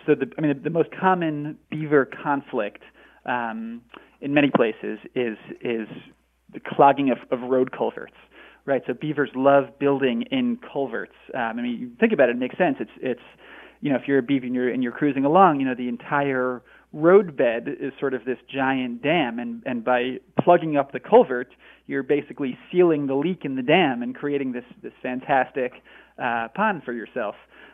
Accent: Northeastern United States, United States; born or raised there; now in Northwestern United States

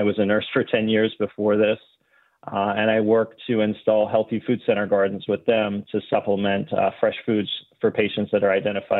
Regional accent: Erie, Pennsylvania, United States; I grew up in Erie, Pennsylvania.

